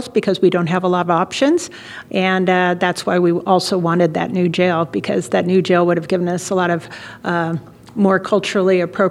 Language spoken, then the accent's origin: English; San Francisco, California, United States; I had no idea, and I'm from San Francisco, that San Francisco even had a Sheriff's Department.